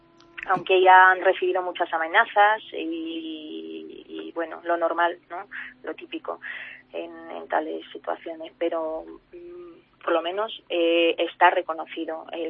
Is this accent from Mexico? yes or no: no; Armenia; Cuando me preguntan de dónde soy, digo de Armenia